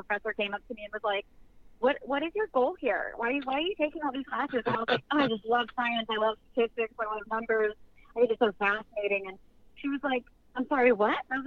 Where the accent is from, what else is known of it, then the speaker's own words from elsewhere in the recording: Roanoke, Virginia, United States; I can hear it because I am from Roanoke, Virginia, which is where I was born and raised.